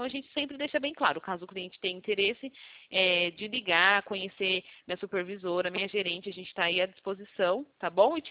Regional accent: Rio Claro, São Paulo, Brazil; Sou de Rio Claro, capital de São Paulo, tá?

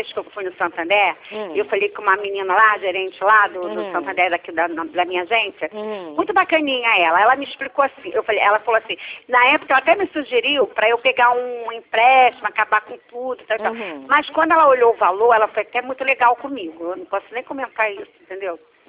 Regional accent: Nilópolis, Rio de Janeiro, Brazil; que eu sou do município de Nilópolis

